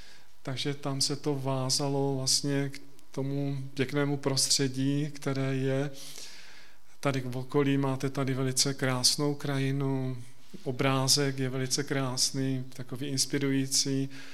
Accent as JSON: {"language": "Czech", "town": "Bystřice pod Hostýnem", "region": "Zlín Region", "country": "Czechia", "tie": "born or raised there", "said": "já jsem rodák z Bystřice pod Hostýnem"}